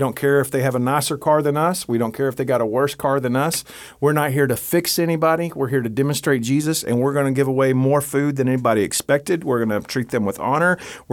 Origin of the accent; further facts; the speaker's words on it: United States; Look, I grew up here in Johnson County.